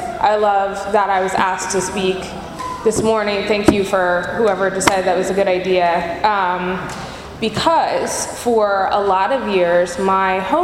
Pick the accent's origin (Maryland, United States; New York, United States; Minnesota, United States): Maryland, United States; Baltimore; moved away; So I am from Baltimore, it says city. I'm from Baltimore area. And I left the state, I left Baltimore to get clean in Florida